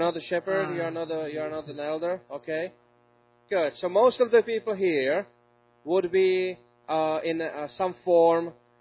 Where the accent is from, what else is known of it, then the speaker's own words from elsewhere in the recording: Czechia; I am from the Czech Republic.